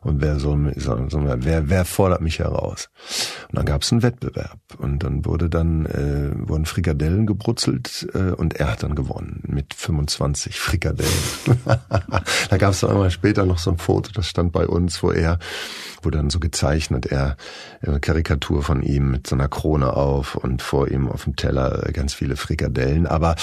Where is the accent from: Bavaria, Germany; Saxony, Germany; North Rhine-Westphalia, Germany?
North Rhine-Westphalia, Germany; Herdecke; er war auch ein bunter Hund in Herdecke, in meiner Heimatstadt.